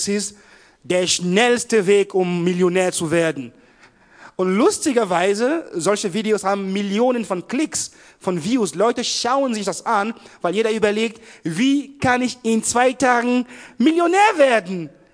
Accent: Cameroon; Ich stelle mich nochmal kurz vor. Ich komme ursprünglich aus Kamerun, wie viele von euch hier.

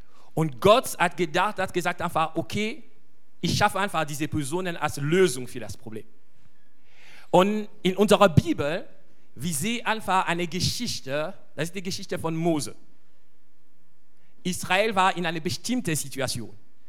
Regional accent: DR Congo; German is a second language; now in Nürnberg, Germany; Ich komme ursprünglich aus dem Kongo.

